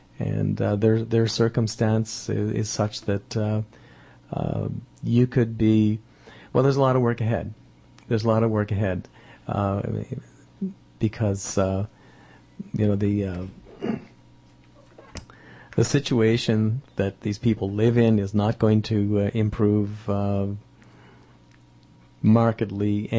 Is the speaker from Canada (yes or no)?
yes; Ontario, Canada; But when I was a kid growing up in Northern Ontario